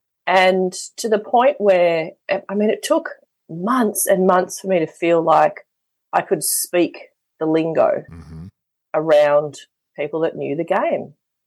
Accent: Shepparton, Victoria, Australia; because we grew up in Shepparton. So as a young kid in Shepparton, to get your photo in the paper, that was like the pinnacle of, you know, sporting prowess.

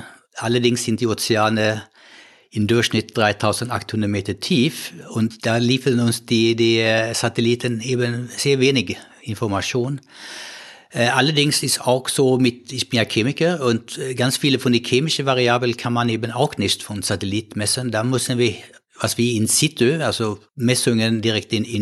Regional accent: Sweden; now in Germany; ich komme aus Schweden.

